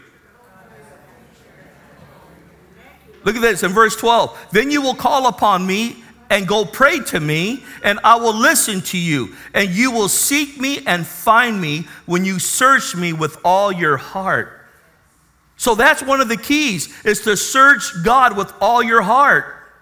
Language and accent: English; National City, California, United States; And so I grew up in National City, captive to the environment, thinking that all my friends were important.